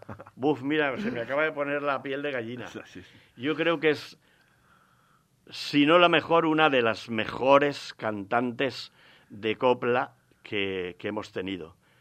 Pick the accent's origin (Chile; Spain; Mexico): Spain; Carlet, Valencian Community; moved away as an adult; also born or lived in Baeza; now in Valencia, Spain; yo vivo en Carlet, aunque soy nacido en Baeza, pero vivo en Carlet y quiero que la gente lo sepa. Y estuve viviendo en Carlet hasta los 22 años que me vine a estudiar Bellas Artes a Valencia.